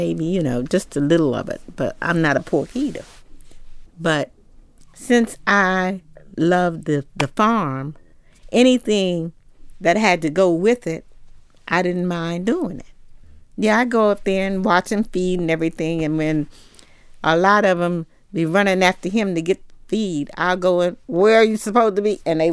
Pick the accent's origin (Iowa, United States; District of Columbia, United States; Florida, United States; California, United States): District of Columbia, United States; Washington; I'm from Washington, D.C.